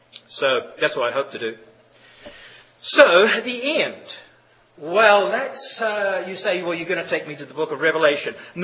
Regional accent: New Zealand; moved away as an adult; now in Oklahoma City, United States; I come from New Zealand, and New Zealand does have tornadoes.

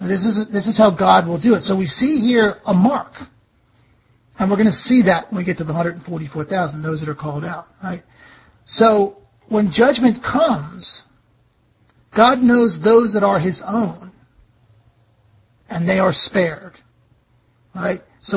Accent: Philadelphia, Pennsylvania, United States; I'm from Philadelphia, so whatever we say is right.

